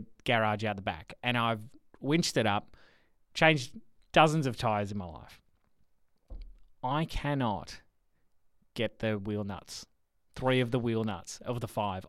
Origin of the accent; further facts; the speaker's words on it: Victoria, Australia; Look, I grew up on the Ninch and we never called it the Ninch.